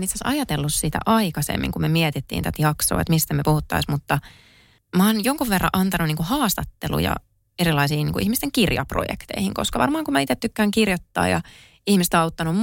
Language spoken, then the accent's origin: Finnish; Kouvola, Kymenlaakso, Finland; vitsailin, että mä oon Kouvolasta.